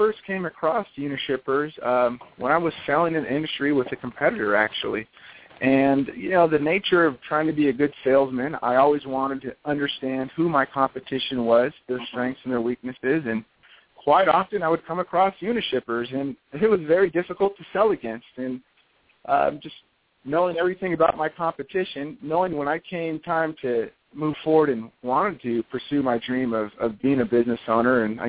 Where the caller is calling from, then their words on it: California, United States; No, I'm actually down in Orange County, California right now.